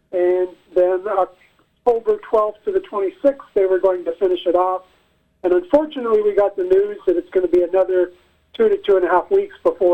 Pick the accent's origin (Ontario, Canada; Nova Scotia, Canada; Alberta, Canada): Ontario, Canada; Stratford; I mean, we're all from Stratford, and, you know, we've got to work together and help each other out.